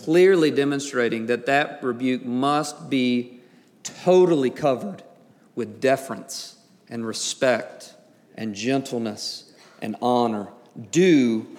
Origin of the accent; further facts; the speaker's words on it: Deep South, United States; But growing up in the Deep South, I know many people who heard sexist or racist things being said by older members of their families.